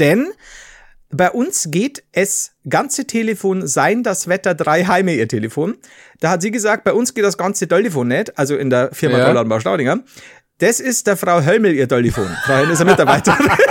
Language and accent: German; Bavaria, Germany; Vielleicht sehe ich das als Bayer auch nicht so ganz.